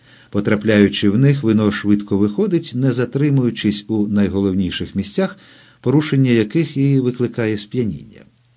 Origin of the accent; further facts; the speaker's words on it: Lviv Oblast, Ukraine; Оскільки я справжній галичанин